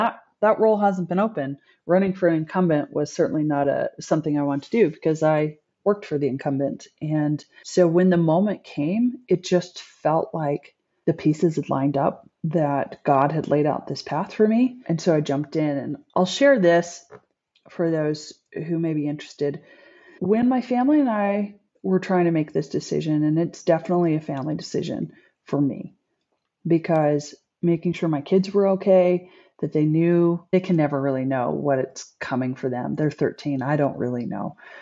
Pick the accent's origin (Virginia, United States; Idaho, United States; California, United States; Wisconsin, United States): Idaho, United States; I grew up outside of Idaho Falls in a rural area. We had an acre.